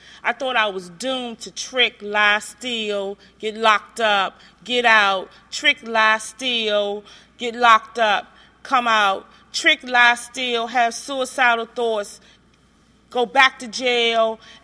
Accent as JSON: {"language": "English", "town": "Washington", "region": "District of Columbia", "country": "United States", "tie": "born or raised there", "said": "I'm originally from the Rock Creek area, born and raised in the Washington, D.C. metropolitan area, uptown, you know."}